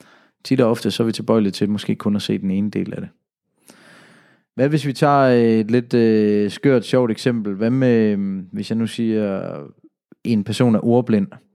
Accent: Jutland, Denmark; hvad er betydningen så der, hvor jeg kommer fra i Jylland?

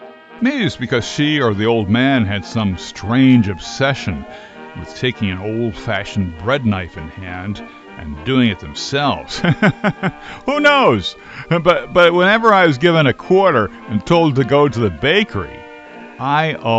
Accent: Linden, New Jersey, United States; way back when I was a teenager in my hometown, Linden, New Jersey. Those were the days when the neighborhood was still semi-rural, with a dairy farm one block away.

